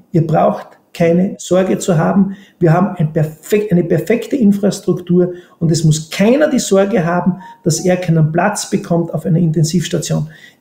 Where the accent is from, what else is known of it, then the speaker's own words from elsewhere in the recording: Austria; das darf ich als Österreicher vielleicht sagen